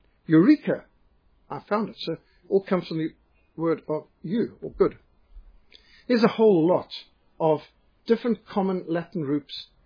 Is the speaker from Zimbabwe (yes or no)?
yes; Zimbabwe; I'm from Rhodesia, and we pride ourselves on being more English than English, and Latin was considered essential to education.